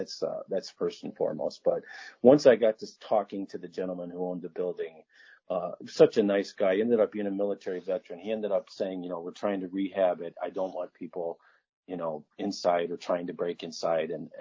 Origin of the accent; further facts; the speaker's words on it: Mineral, United States; I grew up in Mineral, so I get it.